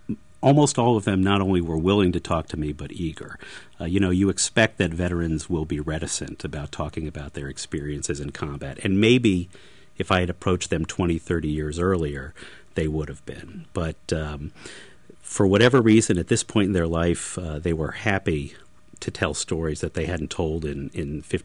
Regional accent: New York, United States; I'm a New Yorker. I speak quickly.

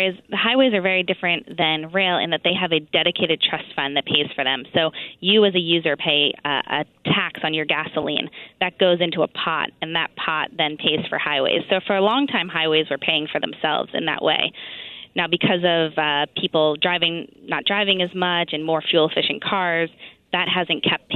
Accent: Lancaster, Pennsylvania, United States; I'm born and raised in Lancaster, Pennsylvania, so lots of ties to PA.

